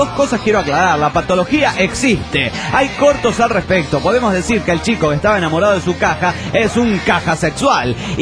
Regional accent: Guadalajara, Jalisco, Mexico; en mi tierra y en cuando viví ahí en mi tierna infancia en Guadalajara

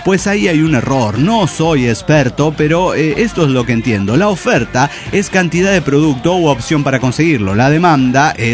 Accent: Riobamba, Chimborazo, Ecuador; desde la ciudad más fría de Ecuador. Sí, ya lo saben, es Riobamba, más conocida como Friobamba.

